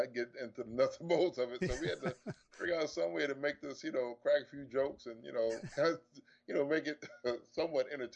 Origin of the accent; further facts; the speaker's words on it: Chicago, Illinois, United States; born there; also born or lived in Virginia; Actually, I was born in Chicago.